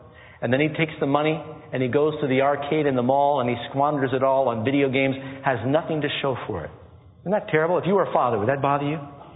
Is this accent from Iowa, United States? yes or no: no; New York City, New York, United States; When I was growing up in New York City, I lived in apartment buildings, two or three different apartment buildings